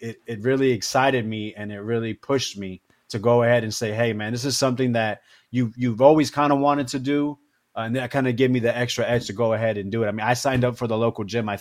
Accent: Florida, United States; also born or lived in New Jersey; And also then I was born in Jersey. My parents split up when I was young, moved to Florida

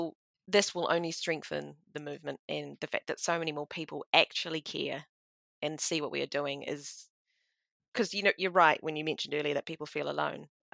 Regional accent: New Zealand; And again, being a Kiwi, you'll say I'm biased about this one

